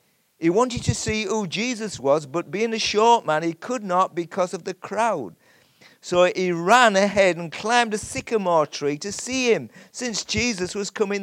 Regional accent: Carnforth, North West England, United Kingdom; As said, I come from Carnforth.

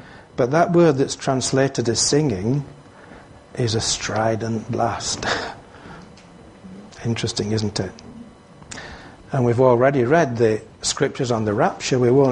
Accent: Yorkshire and the Humber, United Kingdom; If this system had been in operation today as a Yorkshireman, I'm not sure I'd ever got married.

